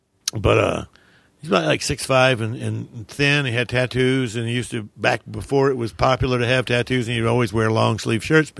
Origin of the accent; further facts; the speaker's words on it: the South, United States; I grew up in the South. When a cop gives you a warning like that, you take it.